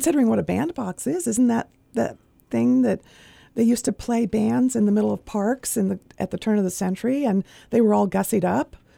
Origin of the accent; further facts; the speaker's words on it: California, United States; I'm a newcomer at 35 years being here. I'm originally from the Bay Area.